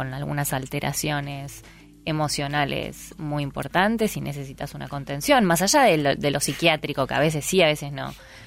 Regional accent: Uruguay; also born or lived in Brazil; Nací en Brasil, sí, pero fue casual.

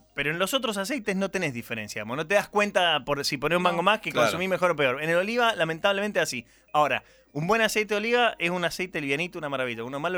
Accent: Mendoza, Argentina; A mi tierra.

